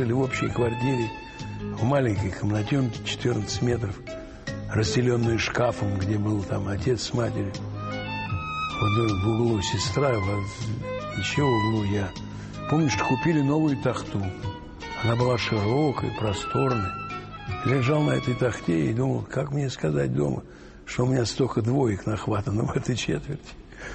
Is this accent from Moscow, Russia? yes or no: yes; Moscow, Russia; Двойной москвич. Родился я на Матросской тишине, но тоже напротив психиатрической больницы, тюрьмы, рынка.